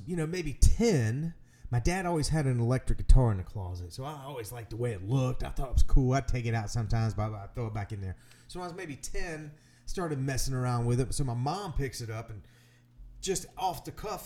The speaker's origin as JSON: {"language": "English", "town": "Charlotte", "region": "North Carolina", "country": "United States", "tie": "born or raised there", "said": "In Charlotte, North Carolina."}